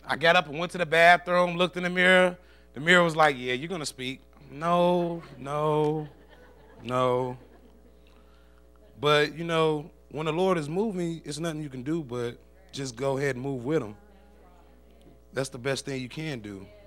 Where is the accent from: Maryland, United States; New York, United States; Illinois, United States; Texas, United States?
Illinois, United States; Chicago; now in Little Rock, United States; I'm not born from Arkansas. I was born and raised in Chicago, and now I'm down here in Little Rock, and all my family is either up north or in North Carolina.